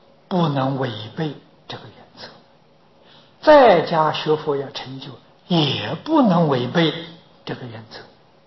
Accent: Anhui, China; 我的老家在安徽，其他的状况我不清楚

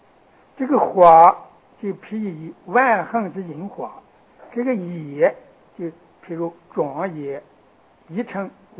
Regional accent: China; 这就是我们中国人呀，有靠料的这种习惯。

